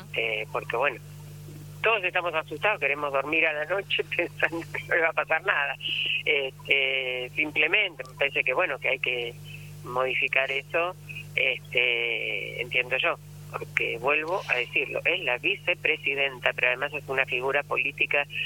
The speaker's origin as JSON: {"language": "Spanish", "country": "Argentina"}